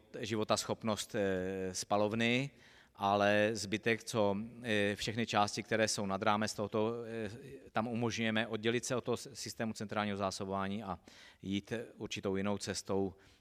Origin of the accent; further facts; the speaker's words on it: Liberec, Liberec Region, Czechia; protože jsem z Liberce, z jiné čtvrti na toto území